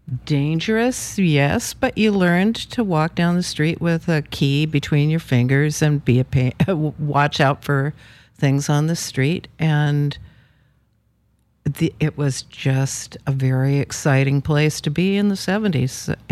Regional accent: Washington, United States; also born or lived in New York; I was born in the Seattle area in 1950 and lived on the east side until I got out of high school. I went to the University of Washington, and from there I moved to New York for a decade.

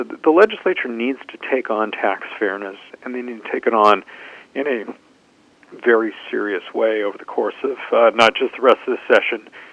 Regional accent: Seattle, Washington, United States; They live in the house in which I was raised in West Seattle.

